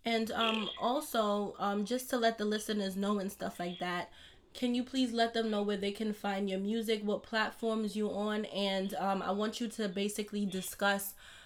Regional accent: Brooklyn, New York, United States; I don't know about in the Bronx because I'm from Brooklyn.

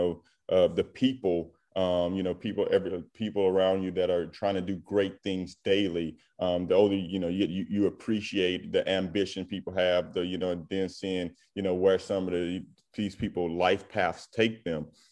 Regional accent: Southern United States, United States; I mean, I'm a Southerner.

